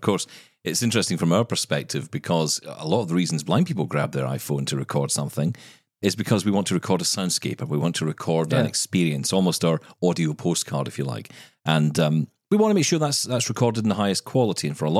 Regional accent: Scotland, United Kingdom; Well, I'm Scottish, so I barely speak English

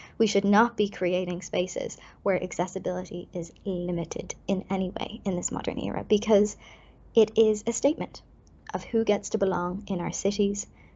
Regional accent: Ireland; I am 31 years old. And in some ways, as an Irish person, you know, through osmosis, got the learnings and the evolvement of the ADA as it moved across Europe

